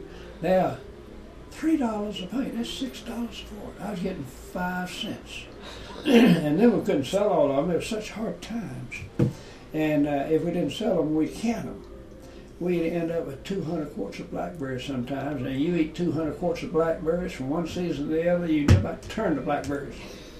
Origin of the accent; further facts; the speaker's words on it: North Carolina, United States; born there; I was born in Randolph County.